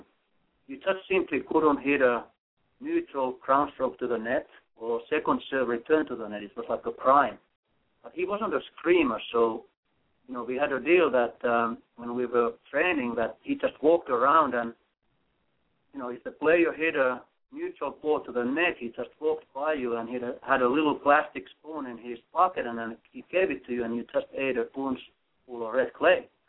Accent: Finland; English is a second language; I grew up on the countryside in Finland, about 15 miles from the town, and you know, my father is a farmer

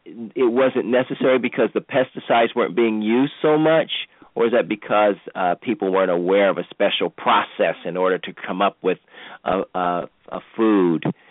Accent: Cleveland, Ohio, United States; where I grew up in Cleveland, Ohio

